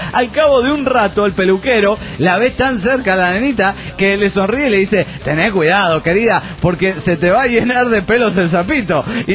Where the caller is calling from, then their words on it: Mexico City, Mexico; del DF mexicano.